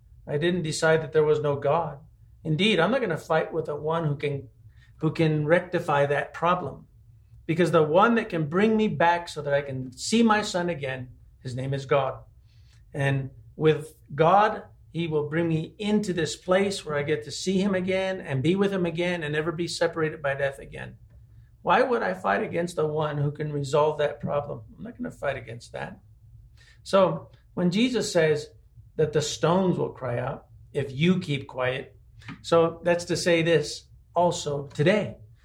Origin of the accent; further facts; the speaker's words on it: New Mexico, United States; I grew up in New Mexico. There are no palm trees here.